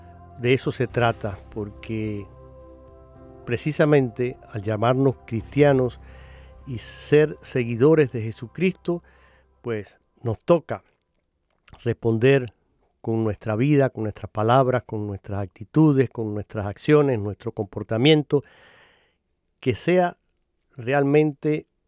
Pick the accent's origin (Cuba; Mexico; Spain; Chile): Cuba; now in United States; Es inmigrante, al igual que este servidor … que soy cubano. Los dos abandonamos nuestros países por razones y motivos. Y estamos aquí, en Estados Unidos.